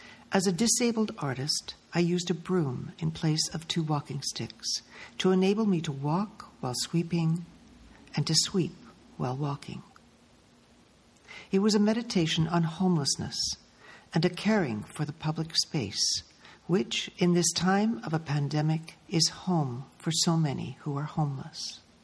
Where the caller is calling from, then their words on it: Toronto, Ontario, Canada; I am calling from Toronto, Canada.